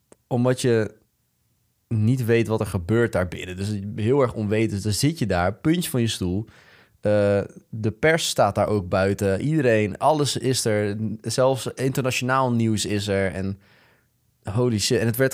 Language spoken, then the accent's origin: Dutch; Ede, Gelderland, Netherlands; Ja, kijk, zoals de mensen misschien wel weten, kom ik uit Ede.